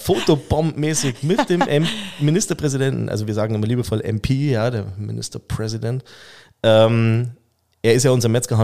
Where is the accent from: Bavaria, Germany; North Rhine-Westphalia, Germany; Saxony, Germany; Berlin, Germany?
Saxony, Germany; born there; Ich bin jetzt gebürtiger Sachse, ich vermische jetzt einfach mal die Dialekte.